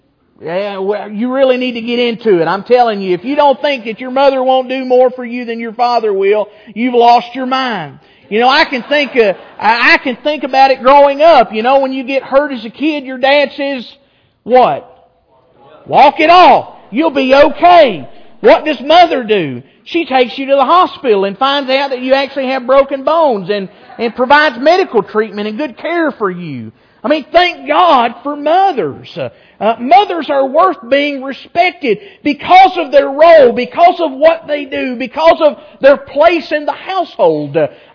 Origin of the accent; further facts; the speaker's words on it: Appalachia, United States; We grew up in Appalachia, poor.